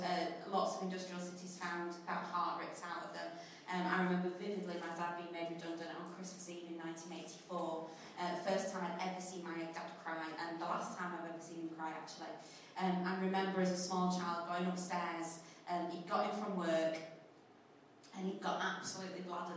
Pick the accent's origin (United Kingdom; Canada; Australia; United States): United Kingdom; Sheffield, Yorkshire and the Humber; So I was brought up in Sheffield, North Sheffield, in fact, at Walkley, Hillsborough, that kind of area. A fantastic place to grow up. My mum was a school cleaner and my dad worked in the steelworks.